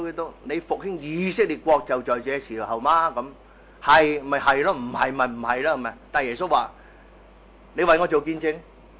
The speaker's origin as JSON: {"language": "Chinese", "region": "Guangdong", "country": "China", "said": "我们广东人说叫近处得食"}